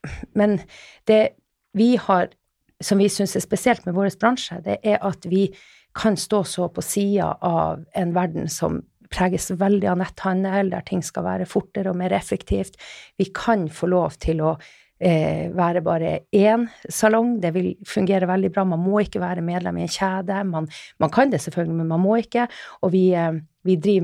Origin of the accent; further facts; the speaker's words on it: Finnmark, Norway; now in Oslo, Norway; Jeg kommer nordfra, helt fra Finnmark, men har blitt Oslo-dame etter hvert.